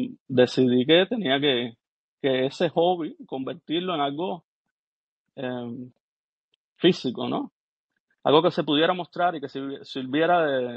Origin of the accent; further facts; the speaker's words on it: Havana, Cuba; yo nací en Centro Habana. Bueno, nací en El Vedado, porque uno nace en donde está el hospital. Nací en Maternidad de Línea y me he criado toda mi vida en Centro Habana. O sea, Centro Habana para mí es el centro neurálgico